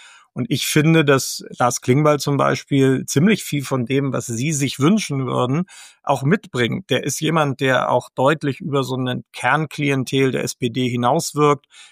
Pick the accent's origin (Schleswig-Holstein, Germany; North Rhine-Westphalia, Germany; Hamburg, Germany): Hamburg, Germany; Dann komme ich aus Hamburg